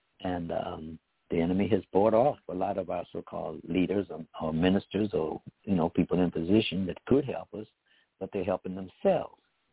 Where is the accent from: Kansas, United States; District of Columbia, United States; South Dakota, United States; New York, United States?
District of Columbia, United States; Washington; We didn't know that existed because I grew up in Washington, D.C., where we was proper.